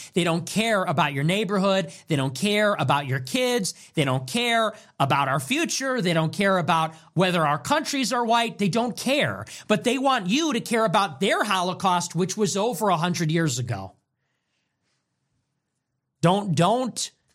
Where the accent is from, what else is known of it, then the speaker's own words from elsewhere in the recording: United States; I'm American.